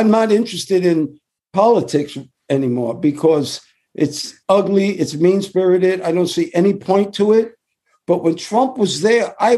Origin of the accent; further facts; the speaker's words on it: New York, United States; And we're from New York.